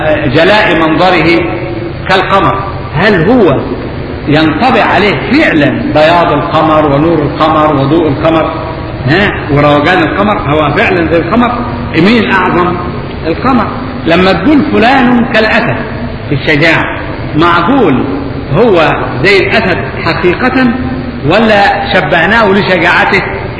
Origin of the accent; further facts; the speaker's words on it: Upper Egypt, Egypt; والله عندنا في الصعيد كل البيوت مسقوفة بالجريد